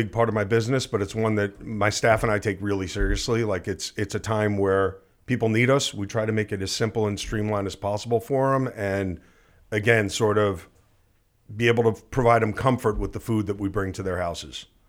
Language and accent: English; Surfside, Florida, United States; also born or lived in Miami Beach; I grew up in a town called Surfside